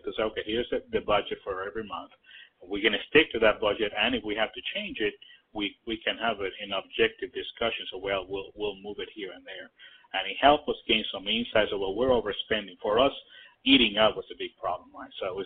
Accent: Puerto Rico; Like you mentioned, I'm from Puerto Rico

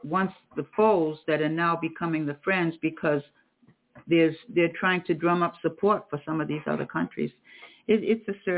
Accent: Massachusetts, United States; You know, I was born and raised on Cape Cod

